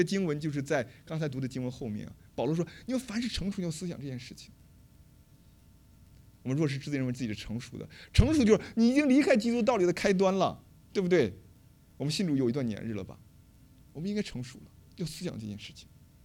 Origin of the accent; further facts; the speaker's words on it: China; 我来自中国的农村，我希望我可以挣大钱哈